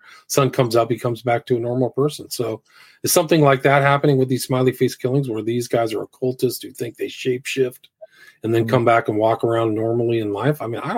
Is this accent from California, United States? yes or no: yes; San Francisco, California, United States; Like, I grew up in San Francisco, and it's like, I think there's that book, San Francisco.